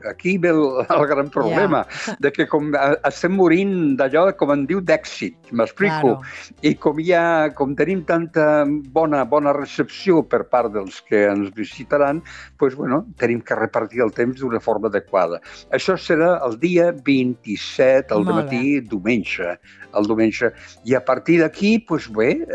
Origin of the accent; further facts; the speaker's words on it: Mas de Barberans, Catalonia, Spain; jo sóc un masover que no em puc oblidar del meu poble, no em puc oblidar de la terra, del Montsià i del Baix Ebre. Jo sóc, en fi, entre Amposta, Tortosa i el Mas, i he viscut molts anys.